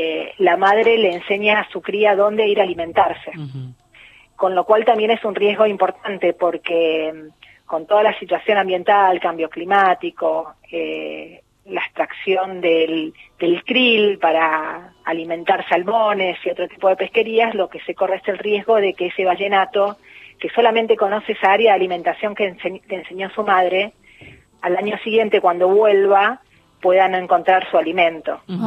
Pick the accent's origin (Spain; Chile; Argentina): Argentina; Buenos Aires; born there; Yo soy de Capital, vivo en Capital, no, perdón, nací en Capital, vivo en la provincia de Buenos Aires, a 50 kilómetros de la capital